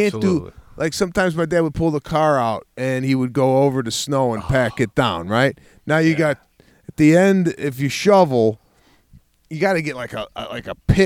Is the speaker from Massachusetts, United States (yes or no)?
no; Chicago, Illinois, United States; But we had this done to us growing up in Chicago once.